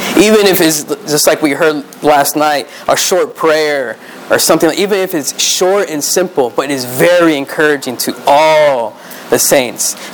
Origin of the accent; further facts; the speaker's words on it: Orlando, Florida, United States; And so, growing up, continuing my testimony, growing up in Orlando